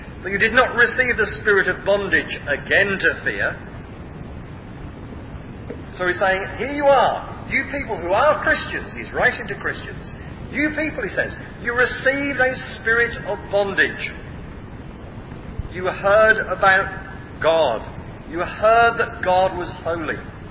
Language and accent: English; England, United Kingdom; Is it because I've got a beard? Is it because I'm English?